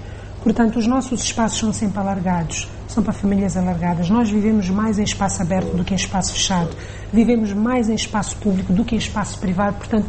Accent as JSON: {"language": "Portuguese", "region": "Luanda", "country": "Angola", "said": "Nós, enquanto pessoas, enquanto angolanos, enquanto luandenses, temos um modo de vivendo muito particular."}